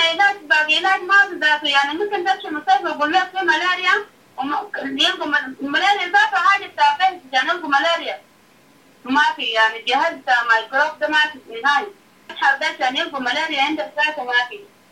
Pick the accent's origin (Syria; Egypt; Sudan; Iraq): Sudan; Khartoum; نحن جايين من الخرطوم